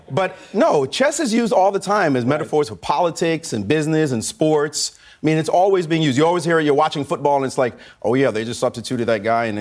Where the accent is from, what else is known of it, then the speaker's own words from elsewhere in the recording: New York City, New York, United States; No, you know, it's funny because when we played chess in Brooklyn, I'm from Brownsville, Brooklyn.